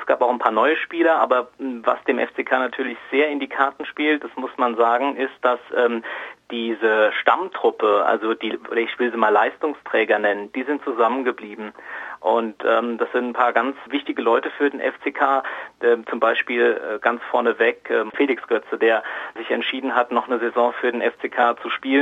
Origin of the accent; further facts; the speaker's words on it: Kaiserslautern, Rhineland-Palatinate, Germany; Mittlerweile ging es dann aber wieder zurück für mich in meine Heimatstadt nach Kaiserslautern und jetzt bin ich wieder für den Südwestrundfunk tätig.